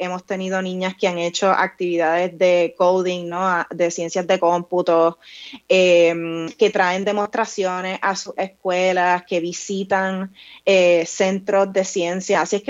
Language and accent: Spanish; Vega Alta, Puerto Rico; Yo me crié en un campo en Vega Alta, Puerto Rico, y yo estaba rodeada de ciencia porque realmente yo me crié en la naturaleza. Yo en mi casa había vacas, gallinas.